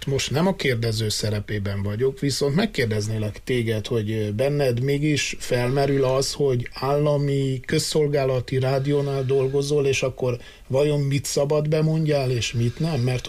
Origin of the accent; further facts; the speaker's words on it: Târgu Mureș, Mureș County, Romania; és sajnos nem is olyan messze, hanem pont itt szülővárosomban, Marosvásárhelyen